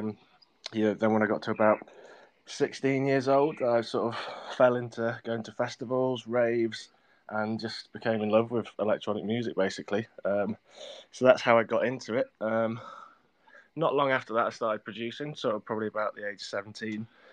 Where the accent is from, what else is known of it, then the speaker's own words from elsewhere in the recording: England, United Kingdom; I'm not originally from Manchester, I'm from in the countryside, sort of about an hour away.